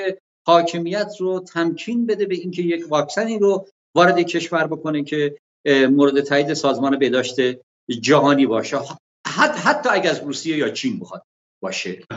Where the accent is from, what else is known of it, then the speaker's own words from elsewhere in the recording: Andimeshk, Khuzestan, Iran; now in Tehran, Iran; 20 خورده ای تهران هستم، 26 سال تهرانم، 24 5 ساله مثلا تهران هستم، در اندیمشکی که خودم اونجا متولد شدم و بزرگ شدم